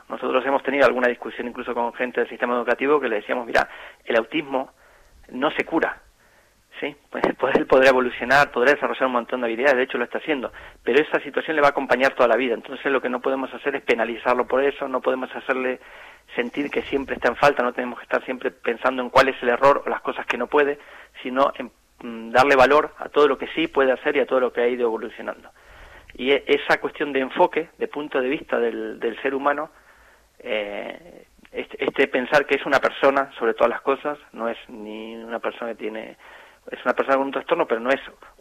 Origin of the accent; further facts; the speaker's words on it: Argentina; now in Spain; Yo soy argentino, como ustedes. Vine a España hace más de 15 años. Y bueno, mis 3 hijos nacieron aquí.